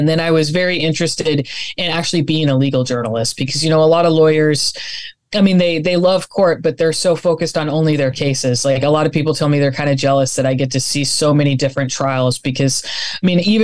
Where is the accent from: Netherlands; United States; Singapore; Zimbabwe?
United States; Corvallis, Oregon; I grew up in Oregon, Corvallis, Oregon, and went to school at University of Oregon